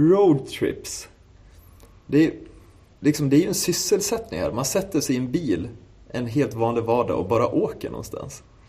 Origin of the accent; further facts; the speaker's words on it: Falun, Dalarna County, Sweden; Då måste jag berätta hur vi gör det hemma i Falun.